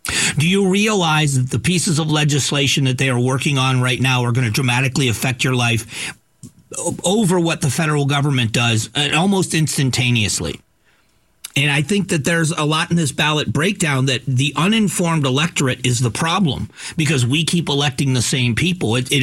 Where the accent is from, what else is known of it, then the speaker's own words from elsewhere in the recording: Florida, United States; there's something romantic about where I grew up in the Gulf of Mexico.